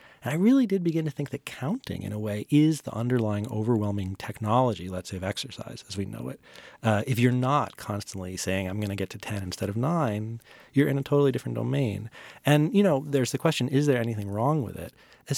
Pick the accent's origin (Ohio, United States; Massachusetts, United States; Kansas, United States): Massachusetts, United States; Concord; And growing up near Concord, you know, there are all kinds of tourist sites